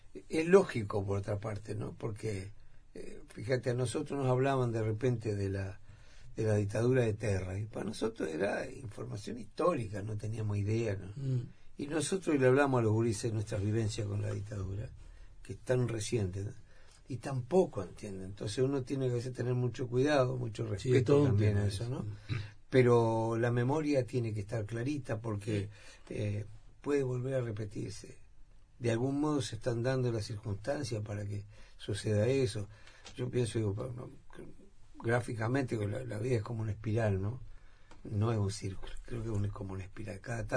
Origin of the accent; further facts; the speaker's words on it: Uruguay; No te preocupes, somos uruguayos.